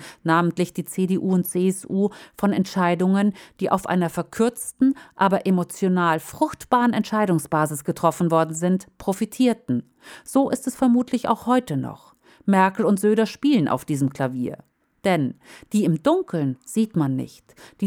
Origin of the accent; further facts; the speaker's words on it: Meckesheim, Baden-Württemberg, Germany; In meiner Heimatgemeinde Meckesheim im Kraichgau